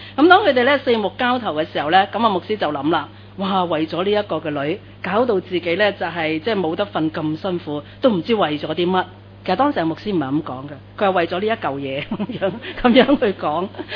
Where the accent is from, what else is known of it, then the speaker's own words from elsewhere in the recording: Chaozhou, Guangdong, China; 我本身系潮州人嚟嘅